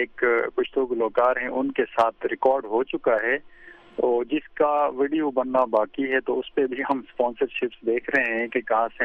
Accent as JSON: {"language": "Urdu", "region": "Gilgit-Baltistan", "country": "Pakistan", "said": "تو ان کے ساتھ ساتھ اردو میں میں اس لیے گاتا ہوں, جیسے کہ ہم گلگت بلتستان کے ہیں, سب پھول ہیں گلدان کے ہیں."}